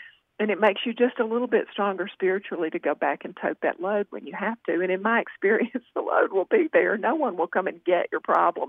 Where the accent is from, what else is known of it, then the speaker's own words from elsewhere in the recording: Jackson, Mississippi, United States; I grew up in South Jackson, which is true